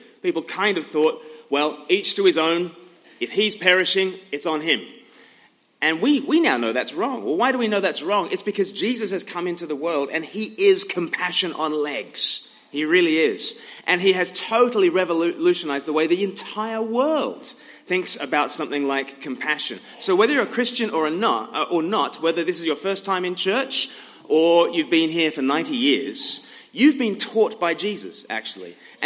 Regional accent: Australia; now in Eastbourne, United Kingdom; Okay, I'm from Australia. I live in England

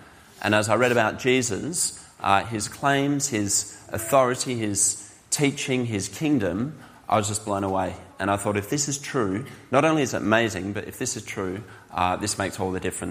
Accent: Perth, Western Australia, Australia; now in Wales, United Kingdom; So I'm originally from Perth, Western Australia. It's quite sunny there, obviously very different climate. But my wife is from Wales originally, and all her family in South Wales. So 3 years ago, her and I moved here.

